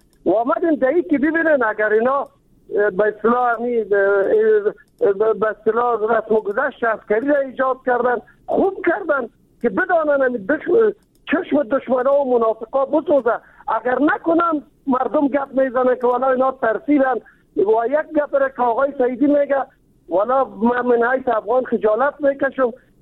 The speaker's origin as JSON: {"language": "Persian", "region": "Kabul", "country": "Afghanistan", "said": "چون ما از کابل هستیم"}